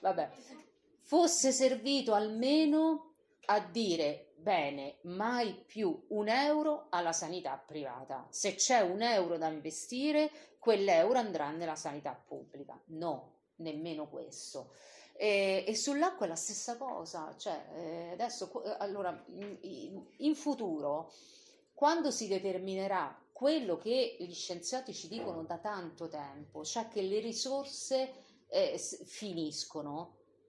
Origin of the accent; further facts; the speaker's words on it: Rome, Lazio, Italy; now in Bergamo, Italy; Io vengo da Roma, no? Quindi quando mi dissero che mi trasferivano a Bergamo, mi preso un colpo